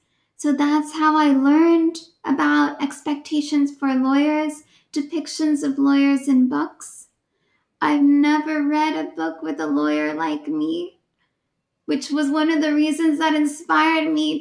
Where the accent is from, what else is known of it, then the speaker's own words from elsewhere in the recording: California, United States; I grew up here in the Bay Area